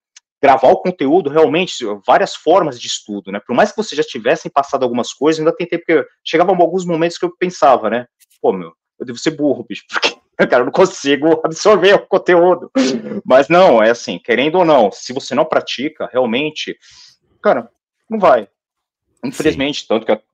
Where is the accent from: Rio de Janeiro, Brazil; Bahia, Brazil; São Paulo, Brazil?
São Paulo, Brazil; Eu estava morando no interior, nasci e cresci em São Paulo, mas eu tinha mudado para o interior devido à questão do serviço e eu acabei precisando retornar para São Paulo